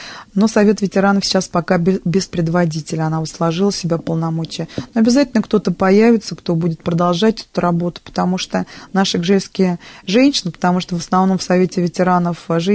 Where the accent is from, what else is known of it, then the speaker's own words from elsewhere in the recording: Gzhel, Moscow Oblast, Russia; А я коренная гжельская.